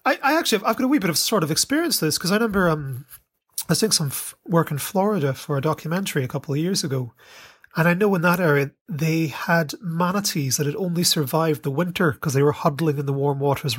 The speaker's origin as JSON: {"language": "English", "country": "Ireland", "tie": "born or raised there", "said": "Yeah, but you forget I was raised in Ireland, so you went outside, you didn't get sunlight either."}